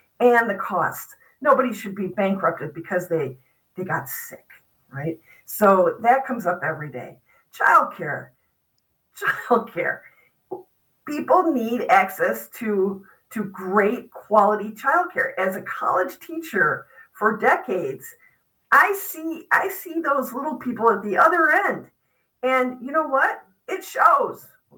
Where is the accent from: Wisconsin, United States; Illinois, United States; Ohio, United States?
Illinois, United States; Evanston; my parents, where I grew up in Evanston, Illinois, they won the award in the local parish every year for knowing the most people.